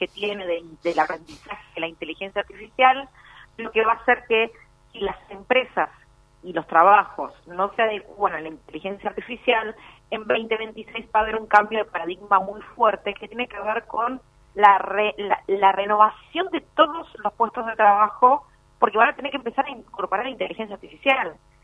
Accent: Argentina; no es que tarde en llegar porque somos argentinos, somos Latinoamérica

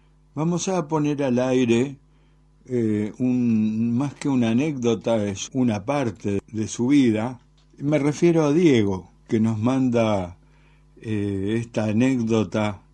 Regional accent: Mostar, Federation of Bosnia and Herzegovina, Bosnia & Herzegovina; moved away as an adult; now in Argentina; Yo nací en Mostar, en Yugoslavia. Allí me crié siendo un niño muy feliz, y cuando solo tenía 20 años

